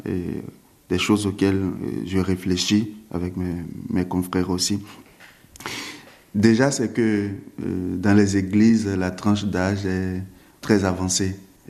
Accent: Benin; entre les réalités d'ici, la vie en France, et la vie chez moi, au Bénin.

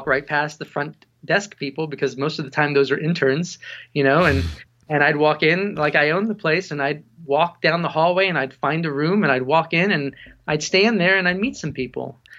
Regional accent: Woodstock, New York, United States; And I grew up in Woodstock, New York.

